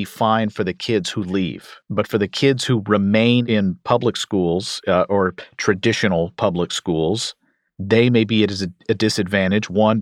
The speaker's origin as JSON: {"language": "English", "region": "Kentucky", "country": "United States", "tie": "born or raised there", "said": "We have, in my home state of Kentucky, we've seen some school choice measures passed"}